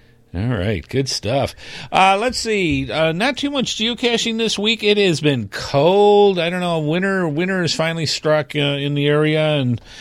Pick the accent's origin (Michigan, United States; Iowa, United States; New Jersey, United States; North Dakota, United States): Michigan, United States; I'm from Michigan. I can tolerate most of it, even though I have to admit I am a bit put into now being from the South for the past 8 years.